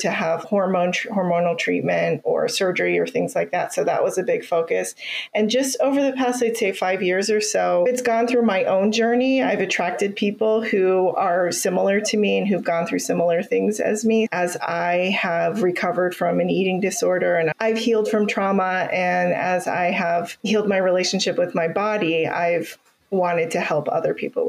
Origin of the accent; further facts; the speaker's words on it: Ohio, United States; moved away as an adult; now in Florida, United States; I am originally from Ohio. My family moved here in the middle of the pandemic to Florida.